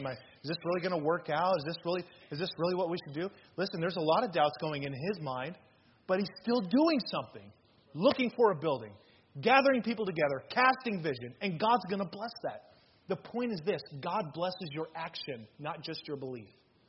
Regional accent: Las Vegas, Nevada, United States; And every time I said, hey, we're from Las Vegas, they said, why did you move here?

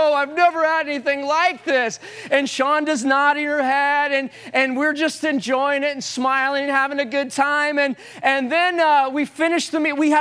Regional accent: Saginaw, Michigan, United States; My wife is originally from Greenville. I am originally from Saginaw, and God put a Michigan man

